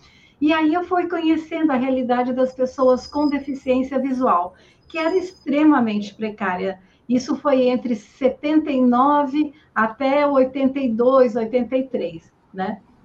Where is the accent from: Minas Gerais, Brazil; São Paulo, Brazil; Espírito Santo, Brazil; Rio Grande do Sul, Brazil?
São Paulo, Brazil; porque eu sou paulistana e era a realidade que eu conhecia melhor